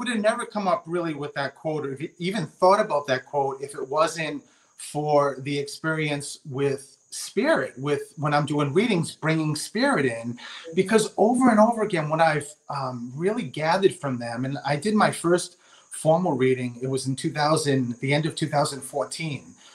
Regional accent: Rhode Island, United States; Yeah, well, it's I'm from Rhode Island, but we talk really like New Yorkers.

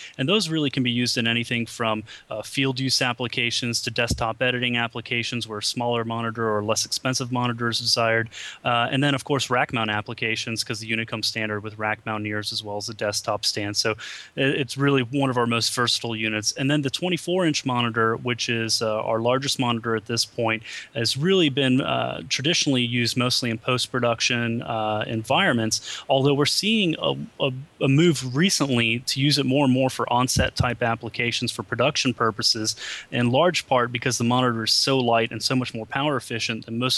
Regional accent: Flanders, Belgium; Yeah, I'm Belgian, and we're from the Flemish speaking part.

